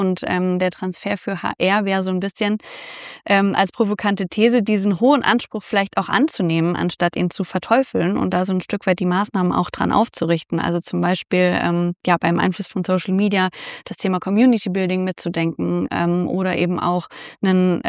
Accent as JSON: {"language": "German", "town": "Heidelberg", "region": "Baden-Württemberg", "country": "Germany", "tie": "born or raised there", "also_born_or_lived": "Freiburg im Breisgau", "said": "Geboren bin ich in Freiburg am Breisgau und aufgewachsen in Heidelberg."}